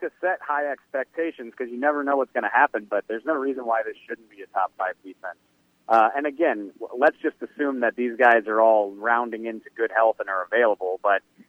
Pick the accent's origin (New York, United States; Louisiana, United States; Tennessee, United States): Louisiana, United States; New Orleans; everybody from Dallas hates me because I'm from New Orleans.